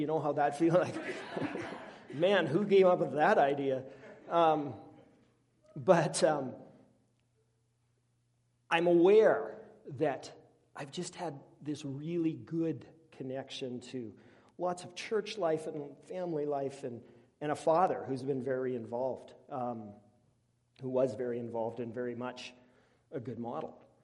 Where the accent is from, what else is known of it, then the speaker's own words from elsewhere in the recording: Red Deer, Alberta, Canada; I grew up just outside of Red Deer in a context that feels very familiar to rural Alberta, to Westlock. I grew up in a small church that feels a lot like this congregation